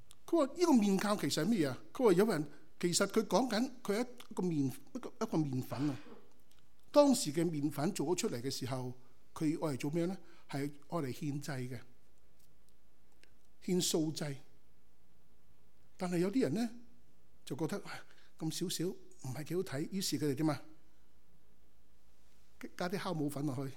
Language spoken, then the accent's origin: Cantonese; China; 我们中国人更加添啦，未大已经食咗佢